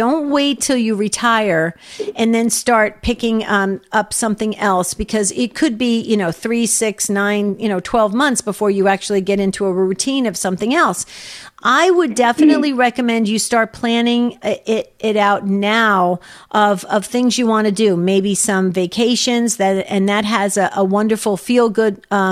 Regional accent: New Jersey, United States; John, I'm from New Jersey and I've never heard of the city Orchard River.

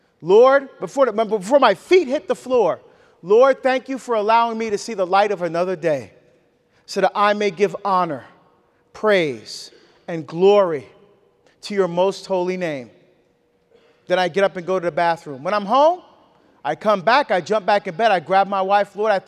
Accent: New Jersey, United States; I'm from Jersey, right? Meat and potatoes Catholic, man.

